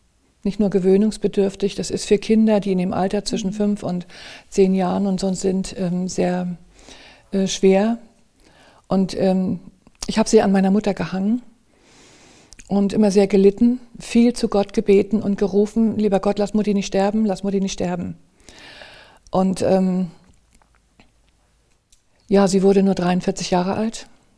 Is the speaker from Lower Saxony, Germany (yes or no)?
no; Rostock, Mecklenburg-Vorpommern, Germany; ich bin in Rostock geboren und aufgewachsen und das ist an der Ostseeküste, schön, viel Wasser hatten wir gehabt